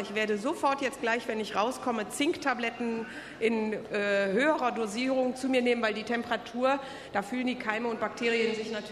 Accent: Rhineland, Germany; Ja, aber ich bin aus dem Rheinland.

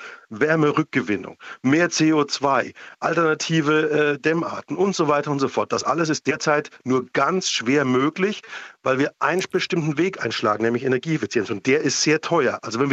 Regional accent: Munich, Bavaria, Germany; Ich meine, ich bin Münchner, Österreich ist nicht weit, da lässt sich's gut wohnen.

